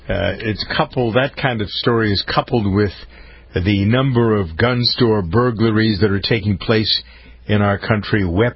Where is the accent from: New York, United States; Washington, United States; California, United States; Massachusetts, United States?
Massachusetts, United States; Framingham; a report from my hometown of Framingham, Massachusetts, as to what the news is.